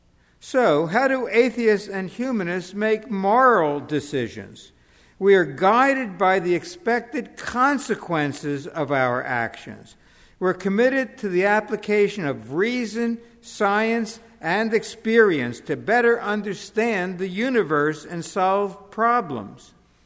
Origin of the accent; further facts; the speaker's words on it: Pennsylvania, United States; And that I was from Pennsylvania, where some of us consider Groundhog Day the holiest day of the year.